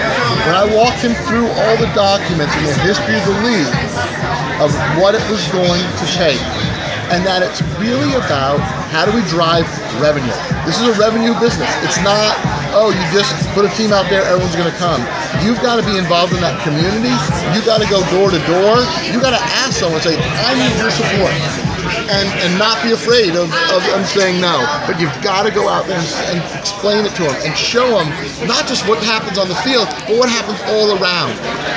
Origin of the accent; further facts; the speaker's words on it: Massachusetts, United States; I know more stadiums here than I know in my home state of Massachusetts.